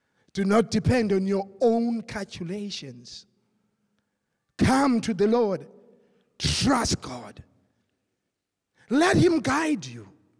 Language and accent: English; Khayelitsha, Western Cape, South Africa; In this community, I'm coming from Khayelitsha. In Khayelitsha, there's violence, but I cannot be violent in my sayings because I am of the kingdom.